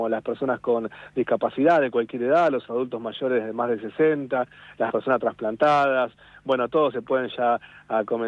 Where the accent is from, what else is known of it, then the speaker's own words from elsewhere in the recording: Buenos Aires Province, Argentina; Yo soy un orgulloso bonaerense